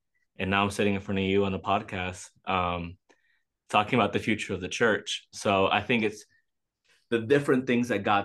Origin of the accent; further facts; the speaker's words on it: Houston, Texas, United States; also born or lived in New York; You know, I was born in New York. I was raised in Houston. And I think Dallas made me who I am. So I've been all over the place